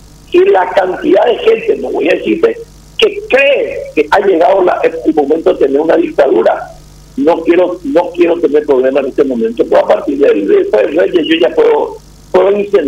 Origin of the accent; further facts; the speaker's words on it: Paraguay; Te hablo como un paraguayo